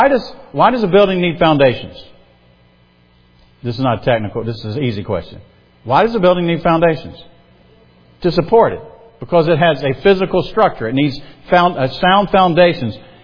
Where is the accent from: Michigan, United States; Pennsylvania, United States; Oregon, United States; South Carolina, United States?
South Carolina, United States; I just assumed, since I'm from South Carolina, that I would be a youth pastor in South Carolina.